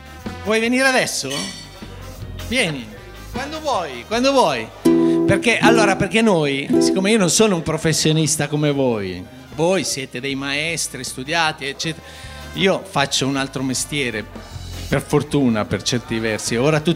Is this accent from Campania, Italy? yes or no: yes; Naples, Campania, Italy; Io sono di Napoli comunque, okay. Ci tengo a dirlo.